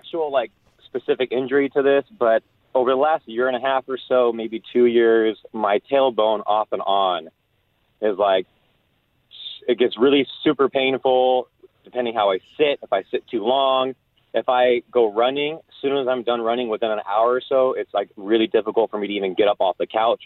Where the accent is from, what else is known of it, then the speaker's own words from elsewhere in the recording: Temple City, California, United States; Temple City.